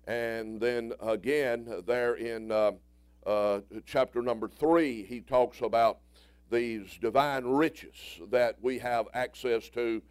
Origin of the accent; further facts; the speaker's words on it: Mississippi, United States; Yeah, but I'm from Mississippi. And so in Mississippi, it makes a lot of sense.